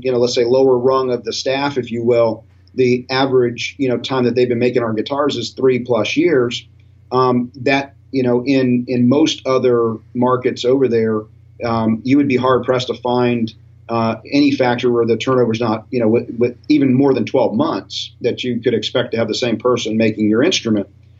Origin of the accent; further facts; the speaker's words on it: Tampa, Florida, United States; also born or lived in Nashville; Yeah, originally born and raised in Tampa, so lived here in the Tampa Bay area for most of my life. I lived in Nashville for 3 years, and that was about it. So, you know, definitely a Floridian.